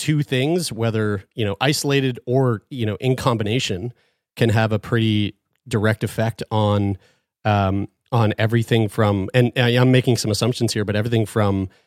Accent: St. John's, Newfoundland and Labrador, Canada; I'm from St. John's, but my whole family's from Bayvert and Seal Cove.

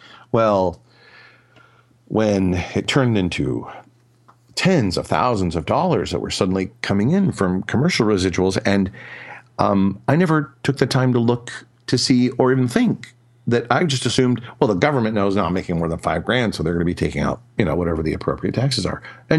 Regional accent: Michigan, United States; they had no idea I was from Michigan

